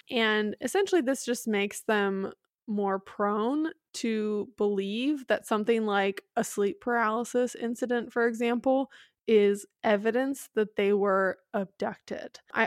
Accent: Midwest, United States; accent: Midwest; My Midwest accent is fucking it up.

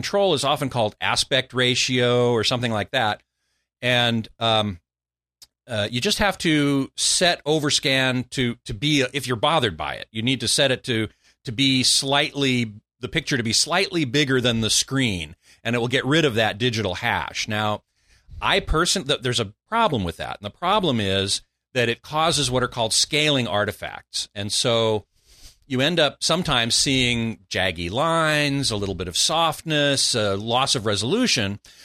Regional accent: Burbank, California, United States; near my hometown of Burbank.

